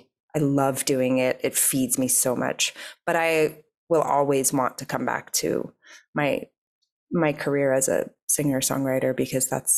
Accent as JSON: {"language": "English", "region": "New York", "country": "United States", "said": "And I am a New Yorker. I love being in New York."}